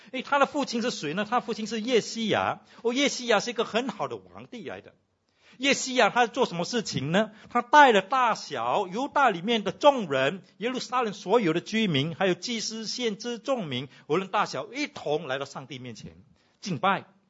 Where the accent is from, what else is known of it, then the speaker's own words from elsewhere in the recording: Singapore; 因为我们新加坡人去到那里都是要 shop 到哪里的